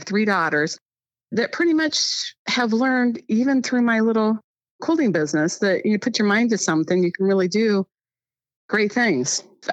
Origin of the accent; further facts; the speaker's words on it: Gallipolis, Ohio, United States; also born or lived in Zanesville / Medina; So growing up, I lived all over the state of Ohio. I was born in Zanesville, and I think we've lived in Medina, which is a suburb of Cleveland or Akron. We lived in Gallipolis, Ohio.